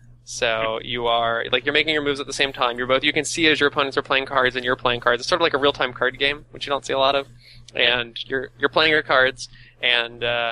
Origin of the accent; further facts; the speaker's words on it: United States; as an American, that really, you know, that we learn a lot about and is sort of cool is American history and the Civil War.